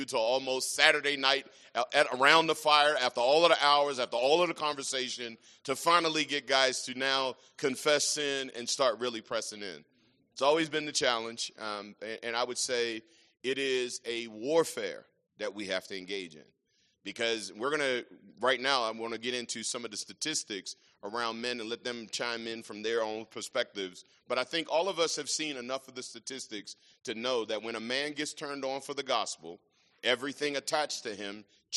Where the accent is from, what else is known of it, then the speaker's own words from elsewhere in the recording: Baltimore, Maryland, United States; And so I grew up in Baltimore on the streets, pretty much East Baltimore.